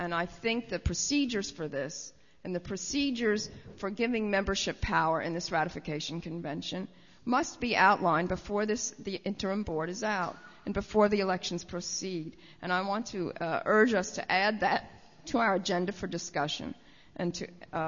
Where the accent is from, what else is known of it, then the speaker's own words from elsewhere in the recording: New York, United States; Oh, sorry, thank you, okay. I'm from New York.